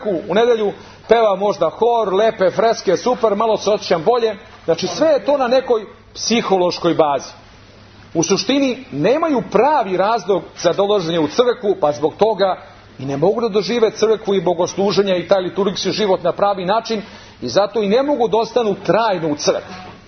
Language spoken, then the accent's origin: Serbian; Serbia; mi smo svi Srbi i svi se mi slažemo da smo Srbi